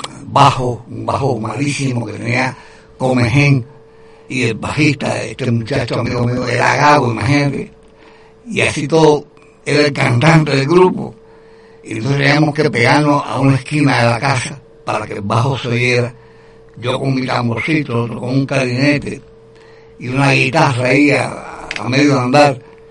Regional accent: Madruga, Mayabeque, Cuba; born there; yo nací en Madruga, un pueblito habanero de la ciudad de La Habana, pequeño, como todos los pueblos, con un parque, con una iglesia, con un liceo, un casino, en fin, como son todos, casi todos los pueblos de Cuba.

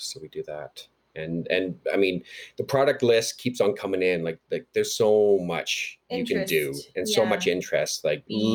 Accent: Canada; accent: Canadian; So I'm not sure if I pronounced that right. That's my Canadian accent there.

